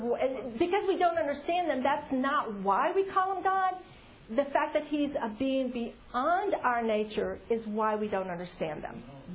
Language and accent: English; Louisiana, United States; I grew up in South Louisiana. I'm French. Everybody was Catholic.